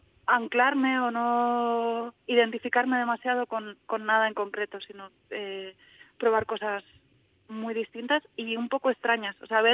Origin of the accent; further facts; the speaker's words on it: Community of Madrid, Spain; en Palencia, esto me toca explicarlo siempre, estuve como 2 o 3 días. Entonces, es más el sitio que figura en mi DNI y donde voy a pasar la Navidad, pero el resto soy muy madrileña.